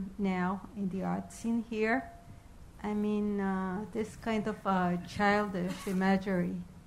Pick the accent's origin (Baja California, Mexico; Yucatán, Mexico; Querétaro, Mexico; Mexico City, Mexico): Mexico City, Mexico; I'm an artist also, but I don't live here. I'm from Mexico City.